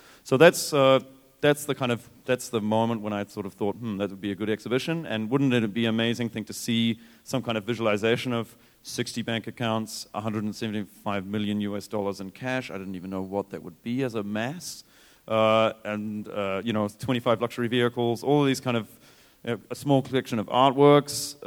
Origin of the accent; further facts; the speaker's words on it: New Zealand; now in Germany; I live in Germany, and but I'm from New Zealand